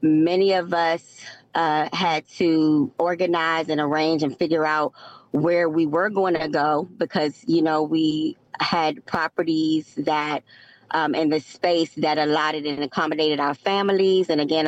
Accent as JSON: {"language": "English", "town": "Washington", "region": "District of Columbia", "country": "United States", "tie": "born or raised there", "said": "I am also a third generation Washingtonian. I was born and raised in Ward 7, but spent a lot of my time also in Ward 8, my work life and teenage life."}